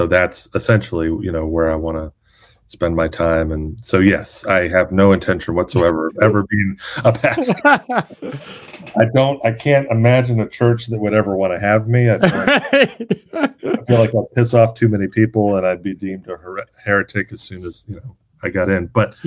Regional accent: South Carolina, United States; a lot of the churches I grew up in were like small. And again, like, you know, growing up in South Carolina, mostly, one of them was in Greenville, but a few of them were, you know, more rural.

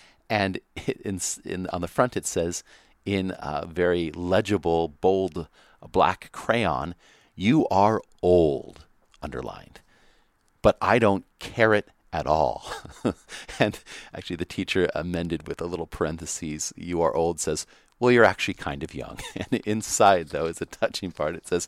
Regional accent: Pacifica, California, United States; I never forget when I was the parishioner growing up in Pacifica.

